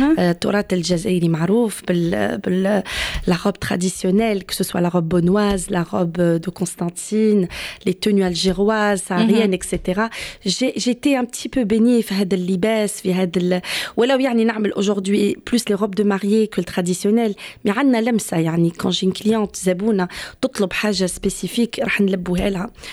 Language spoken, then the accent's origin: French; East, Algeria; Donc, moi, je suis de l'Est algérien. Je suis native d'Algérie, mais de l'Est.